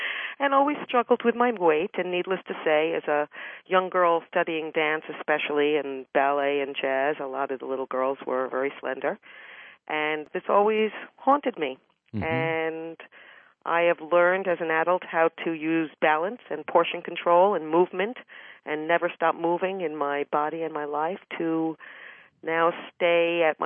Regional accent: New York City, New York, United States; I grew up in New York City, born in 1959

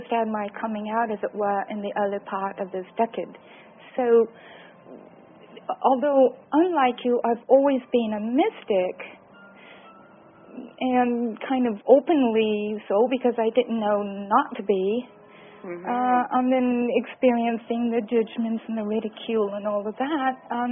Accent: United Kingdom; I'm British, so I'm not involved with that system at all.

